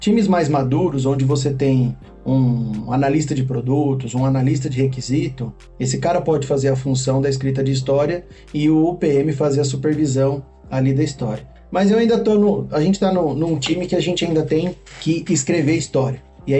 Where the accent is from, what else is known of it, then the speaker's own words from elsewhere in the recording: São Paulo, Brazil; also born or lived in Paraná; Tenho 40 anos, sou natural do Paraná, mas moro em São Paulo desde os meus 4 anos de idade.